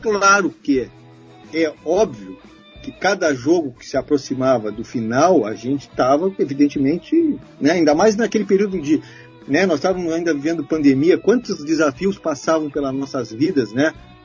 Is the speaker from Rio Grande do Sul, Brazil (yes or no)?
yes; Rio Grande do Sul, Brazil; como gaúcho